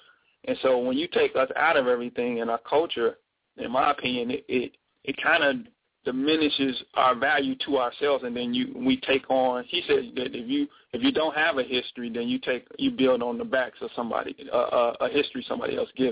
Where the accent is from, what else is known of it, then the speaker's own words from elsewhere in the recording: Chicago, Illinois, United States; if all I see is growing up in a neighborhood like I did in Chicago, growing up in Inglewood, you know, I saw some of the most, you know, just some a lot of bad stuff.